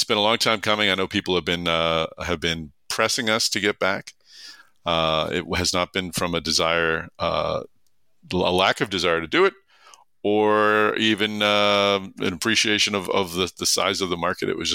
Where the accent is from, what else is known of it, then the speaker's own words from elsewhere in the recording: Massachusetts, United States; I grew up around horses outside of Boston. I was at 2 miles from Suffolk Downs racetrack.